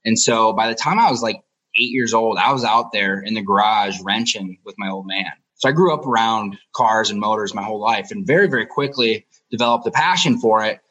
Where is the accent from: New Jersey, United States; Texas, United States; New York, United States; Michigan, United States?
Michigan, United States; like it seems like I'm growing up in Michigan, right? Like it's the auto capital of the world.